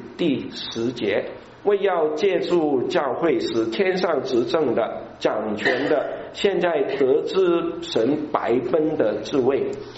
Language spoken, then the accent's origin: Chinese; China; accent: Cantonese; 好像我是一个讲粤语的